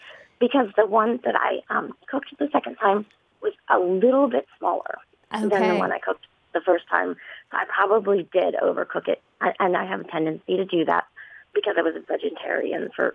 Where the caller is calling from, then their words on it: Louisville, Kentucky, United States; Hello. I'm from Louisville, Kentucky.